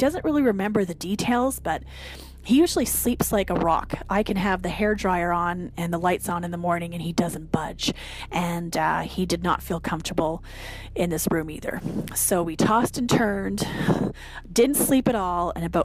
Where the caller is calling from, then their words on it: Vancouver, British Columbia, Canada; I'm calling from Vancouver, Canada.